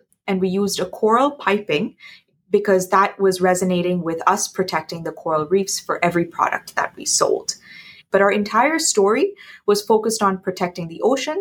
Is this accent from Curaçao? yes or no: yes; Curaçao; when I was growing up in Curaçao, I had this label of being that Hindu kid.